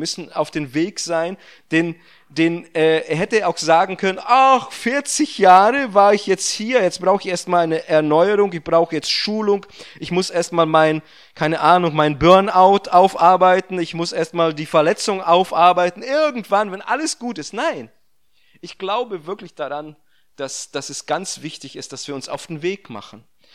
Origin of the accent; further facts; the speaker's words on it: Brazil; now in Rödinghausen, Germany; Deshalb bin ich als Brasilianer in Rödinghausen gelandet und nicht in Hameln